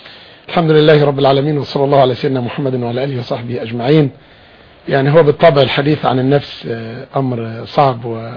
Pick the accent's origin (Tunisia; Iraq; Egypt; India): Egypt; Dakahlia; born there; أنا من مواليد محافظة الدقهلية.